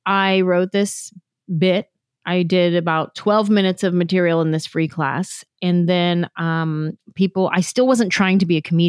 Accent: San Jose, California, United States; I grew up in San Jose. There's a huge Vietnamese population in San Jose.

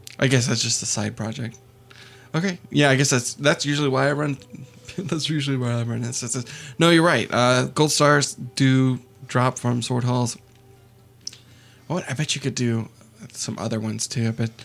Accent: Texas, United States; I am from Texas.

